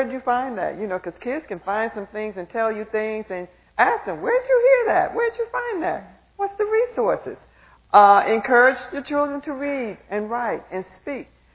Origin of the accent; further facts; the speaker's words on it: Tennessee, United States; I'm from Tennessee.